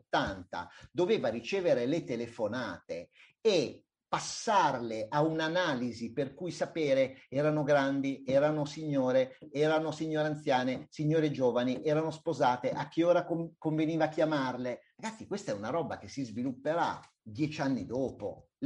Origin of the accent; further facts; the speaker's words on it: Emilia-Romagna, Italy; lo dico anche da appartenente è molto da emiliano romagnoli